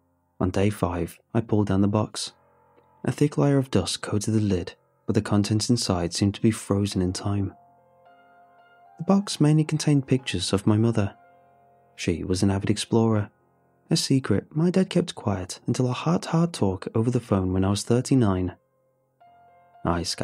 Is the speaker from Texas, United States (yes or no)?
no; Pasadena, California, United States; born or raised there